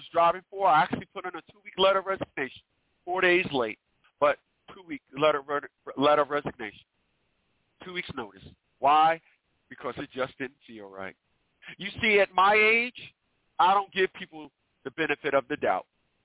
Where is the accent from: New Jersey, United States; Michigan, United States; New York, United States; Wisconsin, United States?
New Jersey, United States; Newark; Now, I'm from Newark, New Jersey. If you're not from Newark, New Jersey, I'm not talking to you.